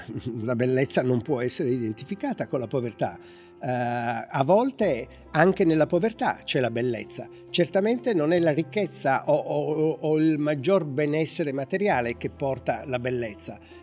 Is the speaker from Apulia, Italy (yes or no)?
no; Sardinia, Italy